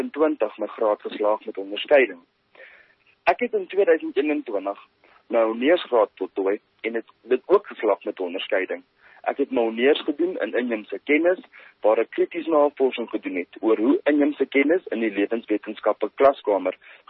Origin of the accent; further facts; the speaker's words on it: Gauteng, South Africa; Ek is oorspronklik van die Wesrand af. Ek het in 2016 by Hoërskool Riebeekrand gematrikuleer. Ek het in 2017 besluit om my droom te volg en onderwys te studeer aan die Noordwes Universiteit Potchefstroom